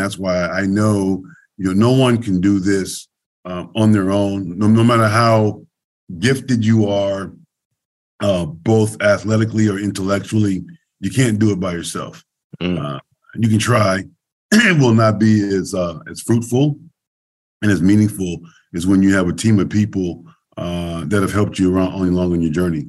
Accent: Oakland, California, United States; you know, I grew up in Oakland, California, and I grew up a Raider fan.

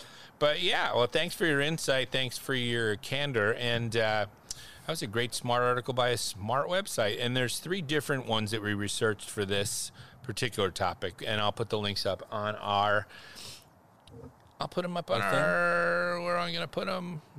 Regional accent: California, United States; This is interesting as a Californian.

